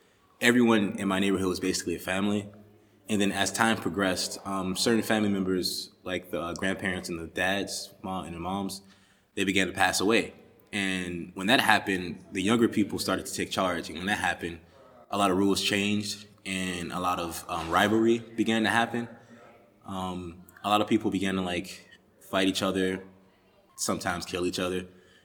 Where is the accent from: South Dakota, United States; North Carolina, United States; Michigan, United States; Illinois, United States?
Illinois, United States; Chicago; I grew up in Chicago, Illinois. The West Side, it was like it's called the Lawndale community.